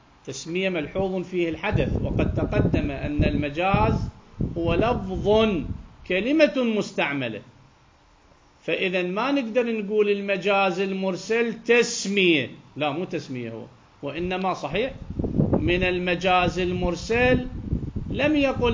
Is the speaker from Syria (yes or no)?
no; Iraq